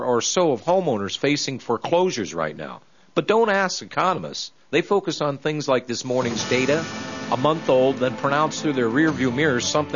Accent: United States; I'm an idiot. I'm an American.

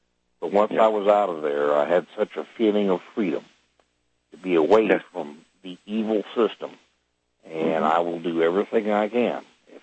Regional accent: Oklahoma, United States; I'm one quarter Cherokee. I know why I'm from Oklahoma.

